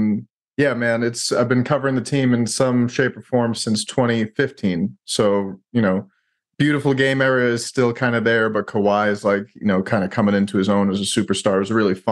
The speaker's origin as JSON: {"language": "English", "region": "New York", "country": "United States", "tie": "born or raised there", "said": "Yeah, so I grew up in New York, went to school in Boston, fell in love with a girl from San Antonio"}